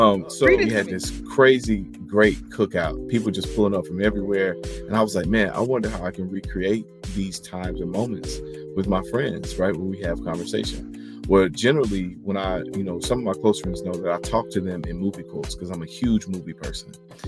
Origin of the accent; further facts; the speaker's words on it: North Carolina, United States; Born and raised in North Carolina. That's right.